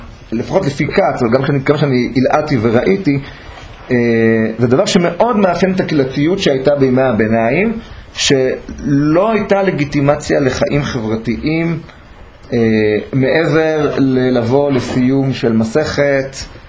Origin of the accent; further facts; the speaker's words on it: Bnei Brak, Tel Aviv District, Israel; אבל אני גדלתי בבני ברק.